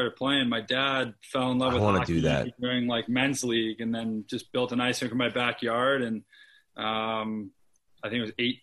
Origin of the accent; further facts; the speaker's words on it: Syracuse, New York, United States; Yep, born and raised. Played hockey there till I was 15, and then, yeah.